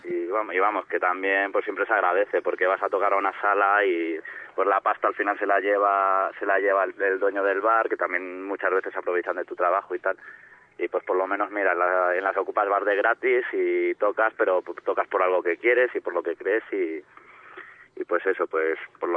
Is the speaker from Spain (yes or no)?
yes; Chamberí, Community of Madrid, Spain; No, yo soy de Chamberí.